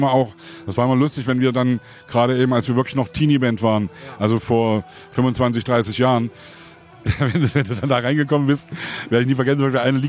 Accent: Leipzig, Saxony, Germany; Ich komme aus Sachsen, ich komme aus Leipzig.

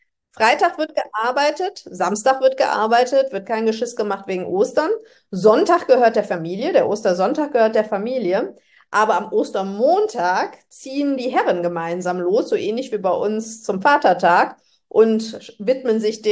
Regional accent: Germany; Und wir als Deutsche.

